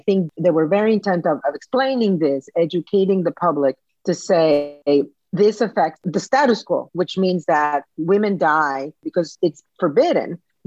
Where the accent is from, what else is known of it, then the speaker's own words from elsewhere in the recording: Monterrey, Nuevo León, Mexico; English is a second language; I grew up in Mexico, in the northern state of Nuevo León in Monterrey, and we are sort of close to the border.